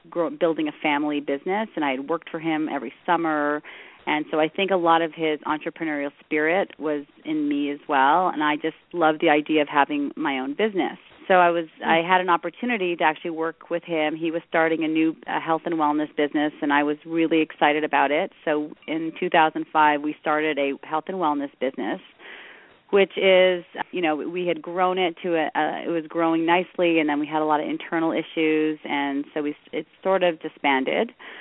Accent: Montreal, Quebec, Canada; moved away as an adult; now in Los Angeles, United States; So I am from Montreal in Canada, and I did my MBA there at McGill.

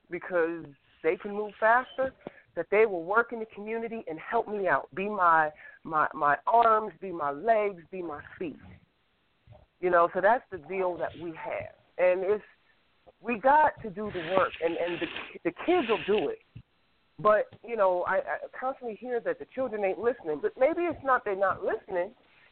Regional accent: New York/New Jersey area, United States; back in the day, I was growing up, I'm from the New York, New Jersey area.

